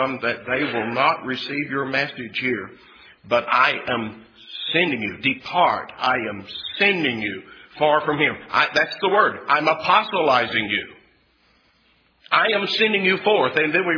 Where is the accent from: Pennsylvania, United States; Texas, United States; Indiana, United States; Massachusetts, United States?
Texas, United States; I don't know if that's a Texas expression. I'm from Texas. Y'all know what that means?